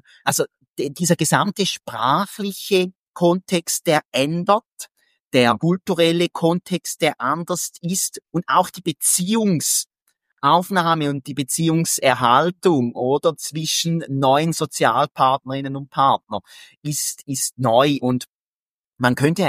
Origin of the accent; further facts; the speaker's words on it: Thurgau, Switzerland; wenn ich als Thurgauer ursprünglich nur schon in Zürich oder im Bündnerland den Mund aufmache